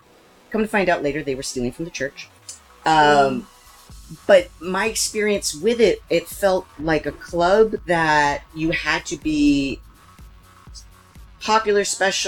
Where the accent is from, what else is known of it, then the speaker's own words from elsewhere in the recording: Flint, Michigan, United States; So I'm from Flint, Michigan. And then Grand Rapids is over there, so this is only like an hour and a half, 2 hour drive.